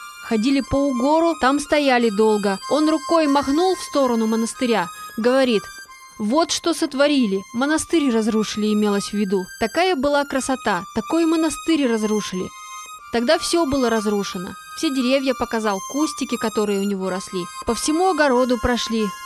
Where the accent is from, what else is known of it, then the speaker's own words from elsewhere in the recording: Arkhangelsk Oblast, Russia; Они узнали, что я из Северного края, с Пинежья, откуда Федор Абрамов.